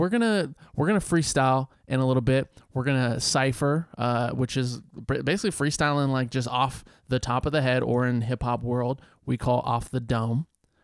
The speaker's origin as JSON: {"language": "English", "town": "Healdsburg", "region": "California", "country": "United States", "tie": "born or raised there", "said": "I grew up in Healdsburg, California, which is like considered the North Bay."}